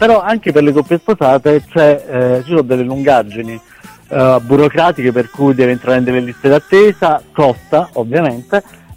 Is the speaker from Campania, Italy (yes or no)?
yes; Naples, Campania, Italy; io sono napoletano, in quegli anni compravo le cassette Mixed by Harry